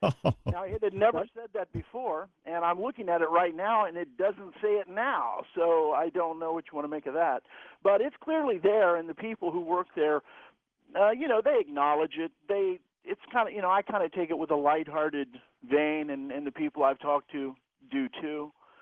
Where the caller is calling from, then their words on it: Dayton, Ohio, United States; I'm calling from Dayton, and I'm a former Air Force